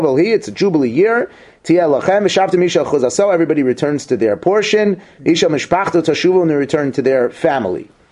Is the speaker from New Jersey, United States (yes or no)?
no; California, United States; I'm such a Californian.